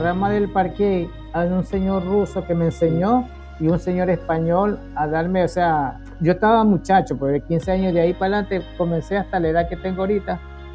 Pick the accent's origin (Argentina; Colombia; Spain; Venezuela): Venezuela; also born or lived in Ecuador; Llegué aquí muy chamo